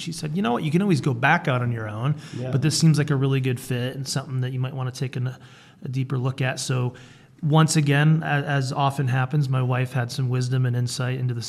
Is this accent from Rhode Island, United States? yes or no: yes; Rhode Island, United States; So I'm originally from Rhode Island